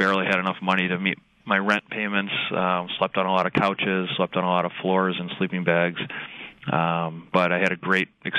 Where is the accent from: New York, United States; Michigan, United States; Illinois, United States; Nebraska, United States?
Michigan, United States; Grand Rapids; moved away as an adult; Well, I grew up in Grand Rapids, but at the age of 20, I dropped out of Michigan State